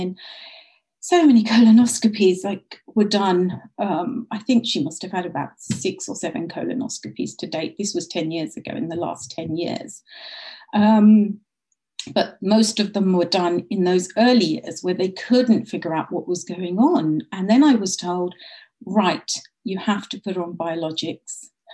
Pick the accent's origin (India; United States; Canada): India; and being Indian, you know about Ayurveda.